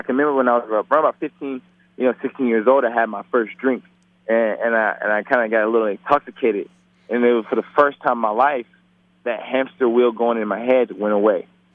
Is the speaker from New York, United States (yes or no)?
no; Tennessee, United States; You know, you got to think, we grew up in Tennessee.